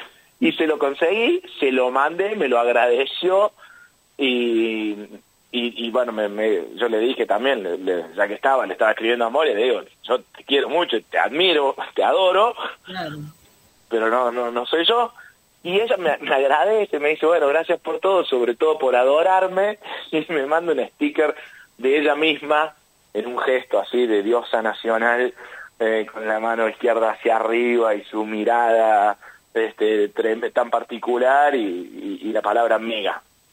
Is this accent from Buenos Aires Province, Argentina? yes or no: no; Córdoba, Argentina; Para mí, además, como cordobés